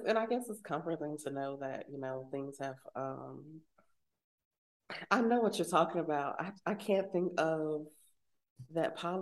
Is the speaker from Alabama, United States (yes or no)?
yes; Alabama, United States; I don't know exactly if you experienced certain racist things growing up in Alabama like